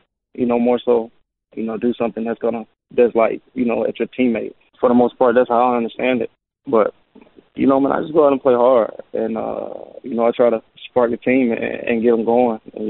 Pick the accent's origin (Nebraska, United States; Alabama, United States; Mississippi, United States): Alabama, United States; Tuscaloosa; Man, it's big in basketball and big in football, obviously. You got University of Alabama, and all we know there is football.